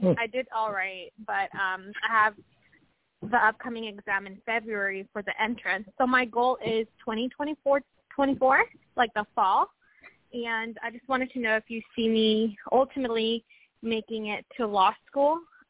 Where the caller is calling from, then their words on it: Washington, United States; I'm more like in central Washington.